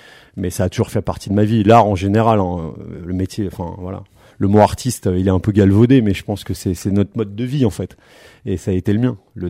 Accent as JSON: {"language": "French", "town": "Paris", "region": "Île-de-France", "country": "France", "said": "on est des Bretons de Paname, nous. C'est-à-dire qu'on fait partie de la deuxième, troisième génération. Nous, on n'a pas connu l'exode pour aller travailler."}